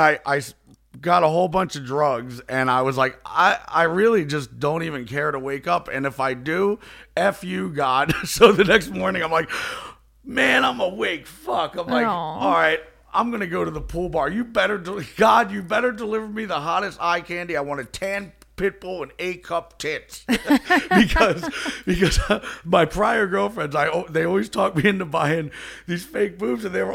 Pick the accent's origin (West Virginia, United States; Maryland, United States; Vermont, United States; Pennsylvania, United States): Pennsylvania, United States; Philadelphia; born there; I'm Sicilian Irish. I was born in Philly over the bridge.